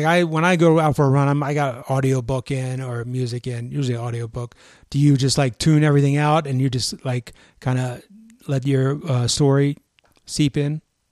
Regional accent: Chesapeake Bay, United States; I grew up on the Chesapeake Bay, and we had a little sunfish

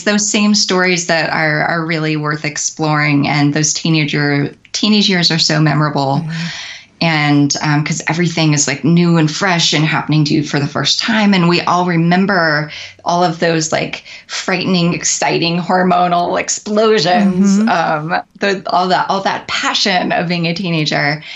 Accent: United States; But sometimes it's rough being an American out there, man.

